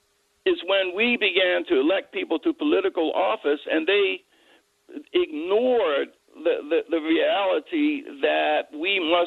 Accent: Philadelphia, Pennsylvania, United States; If you were to ride down Washington, my hometown of Philadelphia

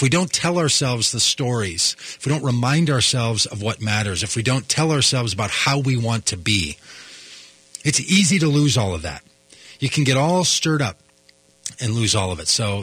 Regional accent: Minnesota, United States; But I still end up finding myself saying, I'm from Minnesota.

